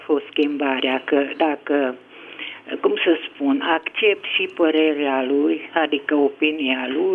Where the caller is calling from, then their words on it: Hunedoara, Hunedoara County, Romania; din Unedora